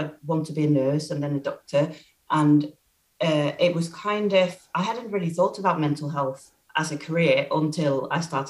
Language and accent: English; Finland; English is a second language; moved away as an adult; now in United Kingdom; So I come from Finland and I trained there, did a year of nursing that decided it wasn't for me